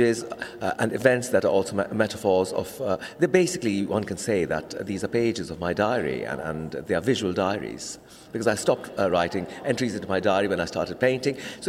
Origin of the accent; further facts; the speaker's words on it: India; now in England, United Kingdom; So I'm from India, and I'm in England.